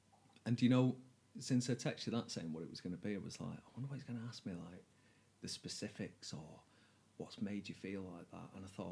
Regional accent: Manchester, North West England, United Kingdom; I'm from North Manchester as well

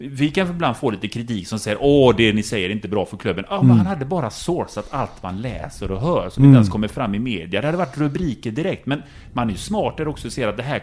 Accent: Croatia; Alltså jag är från Kroatien i Sydeuropa. Det är standardsnack där nere.

